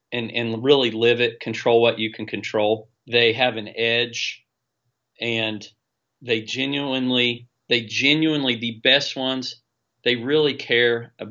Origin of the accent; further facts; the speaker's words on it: Edmond, Oklahoma, United States; I grew up in Edmond, Oklahoma, just north of Oklahoma City.